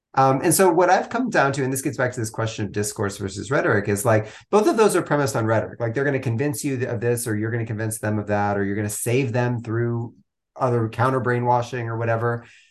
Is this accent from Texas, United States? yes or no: yes; Texas, United States; When I grew up in North Texas, in the run-up to the Iraq War during the George W. Bush administration, before we had internet, really.